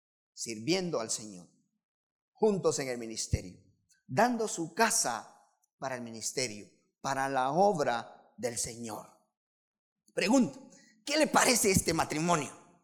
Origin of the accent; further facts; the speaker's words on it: Chimaltenango, Guatemala; Nosotros como, no sé si como latinos, pero como chimaltecos, guatemaltecos, nos gusta estar unidos, juntos.